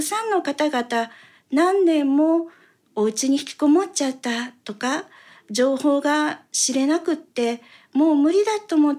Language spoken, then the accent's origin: Japanese; Kyoto, Japan; 私は京都生まれの京都育ちで、53歳のめっちゃおばちゃんです。